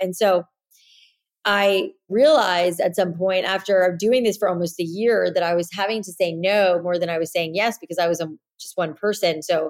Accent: Florida, United States; now in New York City, United States; I grew up in South Florida. I have naturally curly hair, and hair has always been my passion.

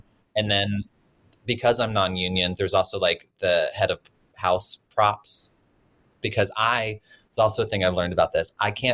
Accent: North Carolina, United States; For me, I grew up in North Carolina. We didn't have a budget for an interior designer.

